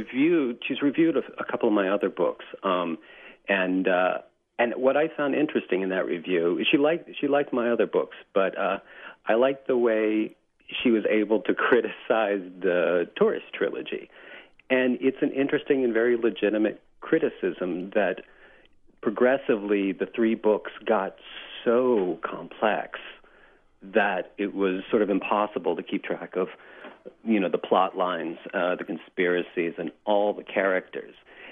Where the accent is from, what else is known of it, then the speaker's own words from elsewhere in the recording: United States; but not so much take offense as to feel like I've given the culture short shrift because I'm an American.